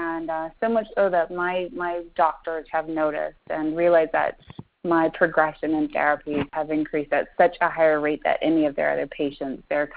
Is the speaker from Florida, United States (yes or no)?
yes; Florida, United States; Well, we're from Florida, so we go to Florida all the time